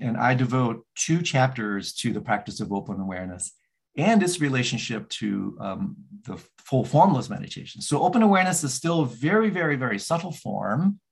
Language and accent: English; Bogota, Bogotá, Colombia; born there; English is a second language; also born or lived in -; I learned Spanish when I was in Bogota. I was born in Bogota. Spanish, Lithuanian, English. English was my third language.